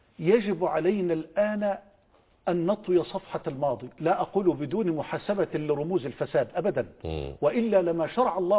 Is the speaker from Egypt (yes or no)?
yes; Egypt; مؤسساتنا في بلدنا مصر